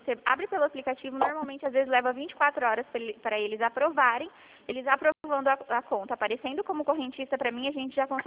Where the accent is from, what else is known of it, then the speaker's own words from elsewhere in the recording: Dourados, Mato Grosso do Sul, Brazil; Tá, eu sou aqui de Dourados, tá?